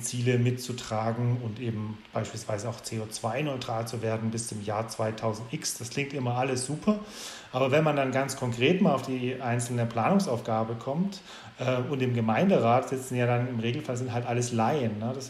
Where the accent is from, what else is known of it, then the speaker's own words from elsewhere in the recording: Stuttgart, Baden-Württemberg, Germany; also ich komme aus Stuttgart